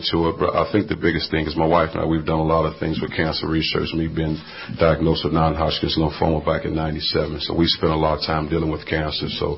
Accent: East St. Louis, Illinois, United States; But growing up in East St. Louis, I think that's why one of the reasons why I'm standing here today

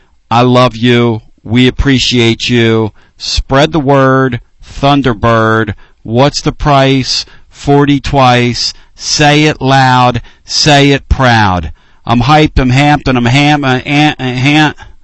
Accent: Pennsylvania, United States; Growing up in Big Five country where everybody played everybody and everybody made time for everybody, up there in the Philadelphia area, it was a beautiful thing.

